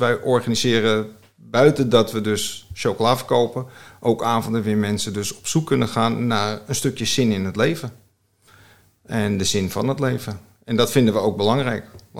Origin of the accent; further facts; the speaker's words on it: Amsterdam, North Holland, Netherlands; mijn accent verraadt al een beetje dat ik opgegroeid ben in Amsterdam, in Staatsliebuurt. En dat vond ik heel geweldig. We hebben heel lang in de stad gewoond, Karin en ik. En toen onze kinderen geboren waren, toen zijn we naar Zaandam gegaan om iets meer ruimte te krijgen.